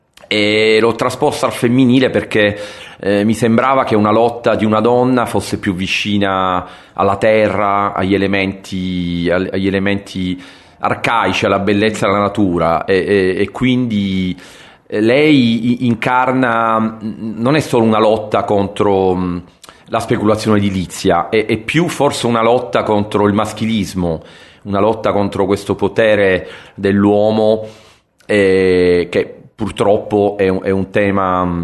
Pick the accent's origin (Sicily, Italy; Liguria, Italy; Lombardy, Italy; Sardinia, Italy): Sicily, Italy; Palermo; io sono di Palermo